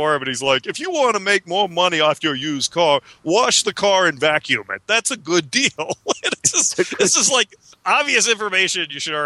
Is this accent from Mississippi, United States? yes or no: yes; Vicksburg, Mississippi, United States; he did a campaign stop on the Friday in my hometown, Vicksburg, Mississippi.